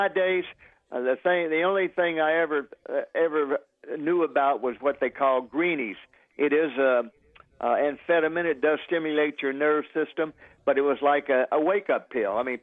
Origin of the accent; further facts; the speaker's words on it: Little Rock, Arkansas, United States; It's who you are, and I always say, look, I'm from Little Rock, Arkansas, and proud of it.